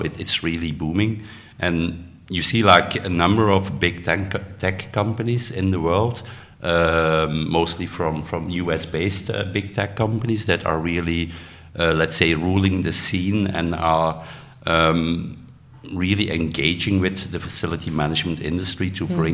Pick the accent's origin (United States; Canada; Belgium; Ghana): Belgium; English is a second language; I'm from Belgium and I have a PhD in economics